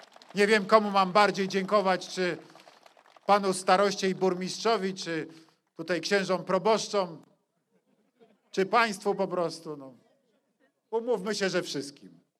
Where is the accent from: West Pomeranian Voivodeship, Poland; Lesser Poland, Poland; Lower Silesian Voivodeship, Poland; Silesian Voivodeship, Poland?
Lesser Poland, Poland; Kraków; Więc jako krakowianin mogę powiedzieć, w jakimś sensie jestem też u siebie.